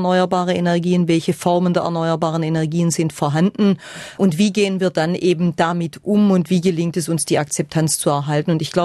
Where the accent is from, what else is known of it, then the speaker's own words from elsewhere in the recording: Bingen, Baden-Württemberg, Germany; wenn ich von meiner Heimatgemeinde Bingen Richtung Bad Solgau fahre